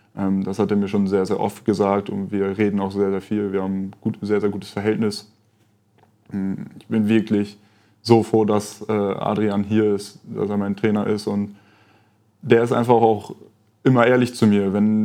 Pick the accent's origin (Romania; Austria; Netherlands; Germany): Germany; Leer, Lower Saxony; Ich komme aus Leer, bin jeden Tag mit dem Auto hergefahren.